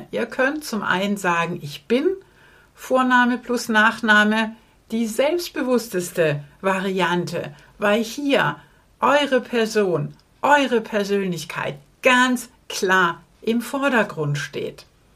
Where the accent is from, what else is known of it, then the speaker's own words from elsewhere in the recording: Southern Germany, Germany; wie ich jetzt als Süddeutsche, als erstes denkt